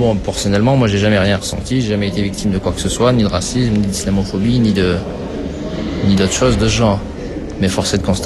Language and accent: French; Clermont-Ferrand, Auvergne-Rhône-Alpes, France; Je nie pas mes origines de quartier. Moi, je suis de Clermont-Tour, moi, je suis d'Auvergne. Je suis ici que depuis un an et demi, je vis dans une cité universitaire.